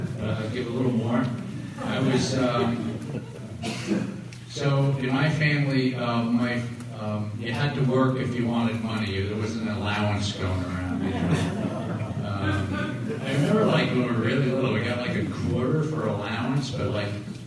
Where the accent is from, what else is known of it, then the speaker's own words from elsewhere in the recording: Larchmont, New York, United States; I grew up briefly in Larchmont, nine kids, which was a normal-sized family, probably. Eight boys, one girl.